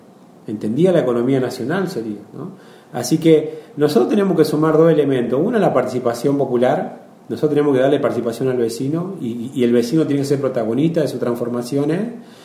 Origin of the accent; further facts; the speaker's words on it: Tostado, Santa Fe, Argentina; porque yo soy de Tostado